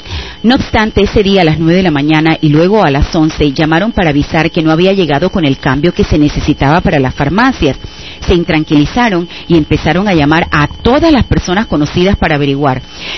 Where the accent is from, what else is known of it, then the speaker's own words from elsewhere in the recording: Panama; si hoy somos como somos los panameños